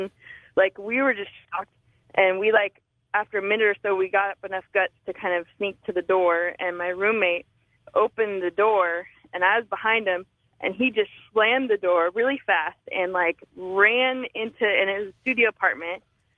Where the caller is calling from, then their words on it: Portland, Oregon, United States; I'm calling from Portland, Oregon.